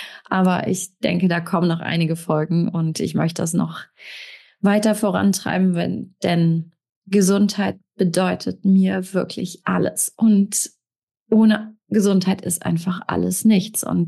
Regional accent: Rhineland, Germany; Ich komme aus dem Rheinland.

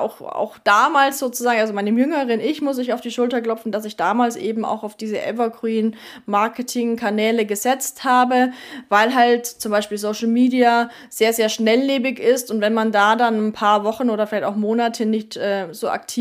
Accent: Neuburg an der Donau, Bavaria, Germany; Und da haben wir jetzt hier mal in Neuburg an der Donau, meiner Heimatstadt, eine Printanzeige getestet

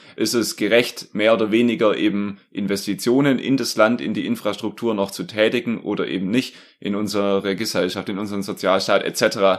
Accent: Germany; Wir als Deutsche, wir halten an der schwarzen Null fest

